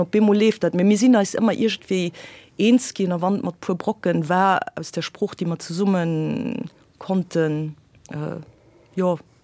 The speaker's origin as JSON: {"language": "German", "country": "Luxembourg", "said": "Also, ich komme aus der Deutsch-Lützeburg mit ein bisschen französischer Kultur."}